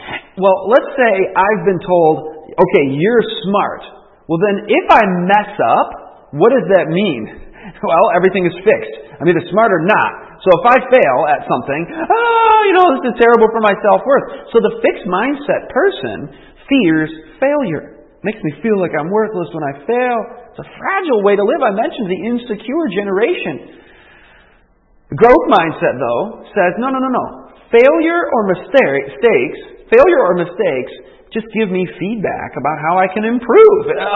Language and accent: English; Michigan, United States; born or raised there